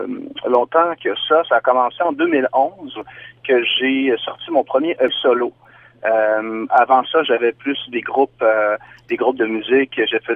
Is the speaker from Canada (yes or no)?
yes; Quebec City, Quebec, Canada; born there; c'est un nom d'origine paraguayenne, donc d'Amérique du Sud, où on parle en espagnol. Moi, ma langue maternelle, c'est quand même le français. Je suis né à Québec.